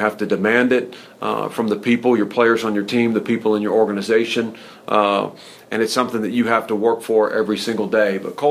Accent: Abilene, Texas, United States; My background, I grew up in Abilene, Texas, in a West Texas town, and went to Hardin-Simmons University there in Abilene

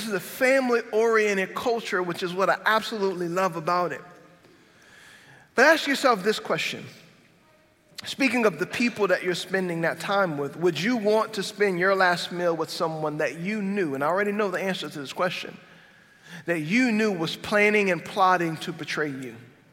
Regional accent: Lafayette, Louisiana, United States; And somehow we got on the topic of where we were from, and I said, I'm from Lafayette.

